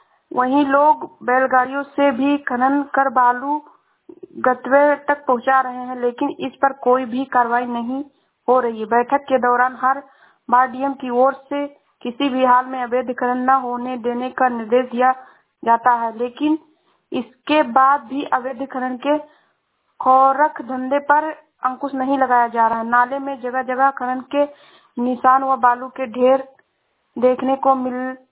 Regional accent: Shravasti, Uttar Pradesh, India; मैं जिला सरावस्ती से हूँ।

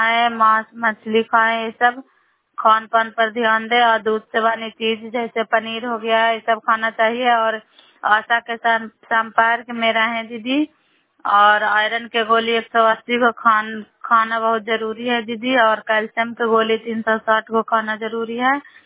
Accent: Bihar, India; नालंदा जिला करौली ब्लॉक के निवासी हूँ

